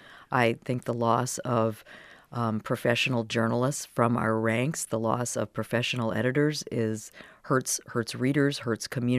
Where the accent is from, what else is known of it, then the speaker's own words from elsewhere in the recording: Ann Arbor, Michigan, United States; I don't know how that's going to go over with this audience, but I grew up in Ann Arbor.